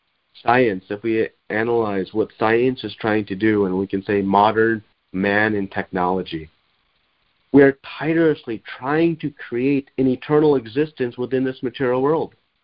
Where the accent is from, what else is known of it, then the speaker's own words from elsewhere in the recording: India; maybe I'm coming from India, which seems to be backwards